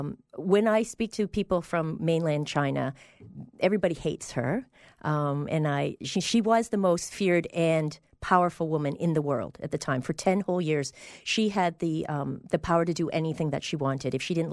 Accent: Woodbridge, Ontario, Canada; also born or lived in Hong Kong / Los Angeles; now in Boise, United States; I was born in Hong Kong. I was raised in a place called Woodbridge outside of Toronto. I spent the early adult life in Toronto. I moved to L.A. for a bit. I moved back to Toronto for a bit, and now I'm here in Boise.

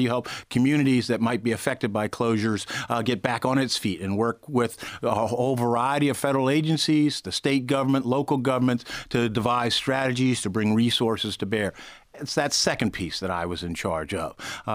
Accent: Pittsburgh, Pennsylvania, United States; I grew up in Pittsburgh, and it went through the steel changes.

